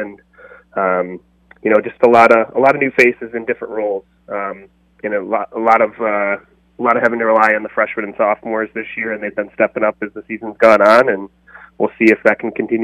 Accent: Elmira, New York, United States; I grew up in the Elmira area of New York

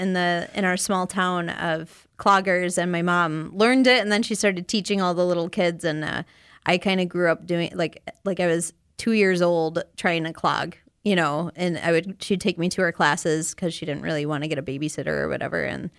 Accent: Delavan, Wisconsin, United States; now in Madison, United States; I'm originally from Delavan, Wisconsin.

